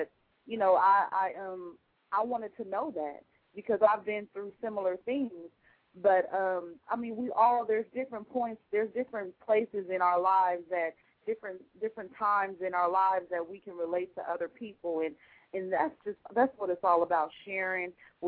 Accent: Portland, Oregon, United States; I'm originally from Portland, Oregon. I'm in Maryland right now.

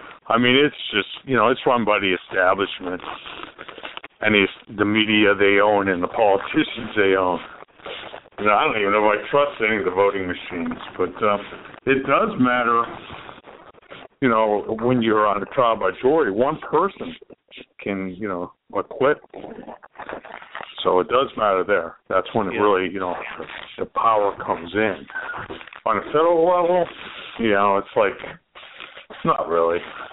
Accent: Orlando, Florida, United States; I'm from Orlando, Florida.

